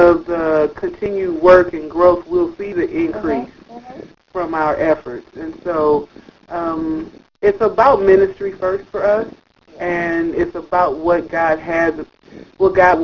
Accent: Los Angeles, California, United States; we're from Los Angeles, and we sing a lot around in our area

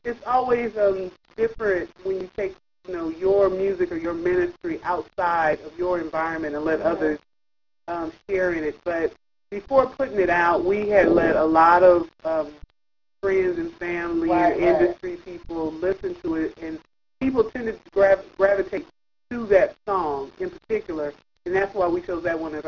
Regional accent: Los Angeles, California, United States; we're from Los Angeles, and we sing a lot around in our area

